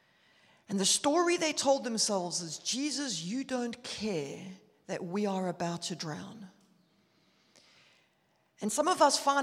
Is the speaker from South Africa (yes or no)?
yes; Durban, KwaZulu-Natal, South Africa; now in Johannesburg, South Africa; But I'm originally from Durban, and about 4 years ago, we moved to Johannesburg